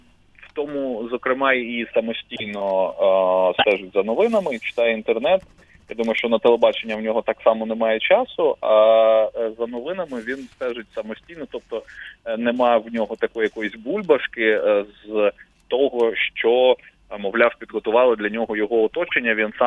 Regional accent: Kryvyi Rih, Dnipropetrovsk Oblast, Ukraine; ну, скажімо так, за от весь час жодного разу не склалося у мене враження, що президент знає, що я з Кривого Рогу.

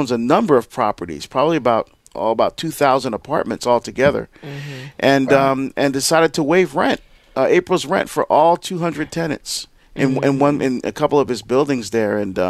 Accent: East Coast, United States; Yeah, I actually saw a little video on this since I'm from the East Coast.

